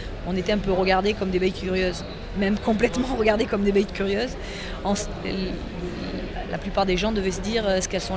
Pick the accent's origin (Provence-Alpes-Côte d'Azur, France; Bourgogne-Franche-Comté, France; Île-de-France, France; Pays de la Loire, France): Provence-Alpes-Côte d'Azur, France; Moi, je suis des Alpes de Haute-Provence.